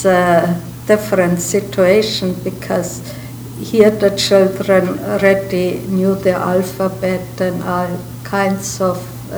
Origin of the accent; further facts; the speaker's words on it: Germany; also born or lived in Belgrade, Serbia / Czechoslovakia; now in United States; during the war, we moved quite a bit around to Czechoslovakia and eventually to Germany. And so Germany is for me already the second country